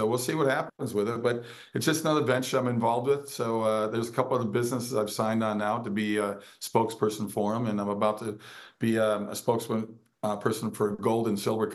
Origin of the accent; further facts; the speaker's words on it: Minnesota, United States; I narrated this guy from my home state of Minnesota.